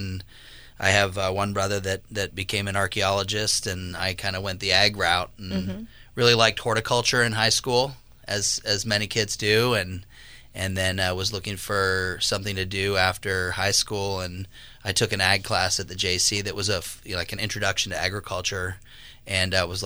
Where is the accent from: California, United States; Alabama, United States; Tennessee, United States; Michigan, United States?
California, United States; Santa Rosa; Yeah, I am born and raised in Santa Rosa. I went to the Santa Rosa Junior College after high school